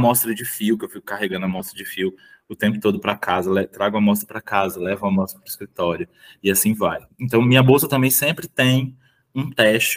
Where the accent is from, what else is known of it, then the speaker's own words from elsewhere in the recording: Natal, Rio Grande do Norte, Brazil; now in São Paulo, Brazil; eu sou natural de Natal, Rio Grande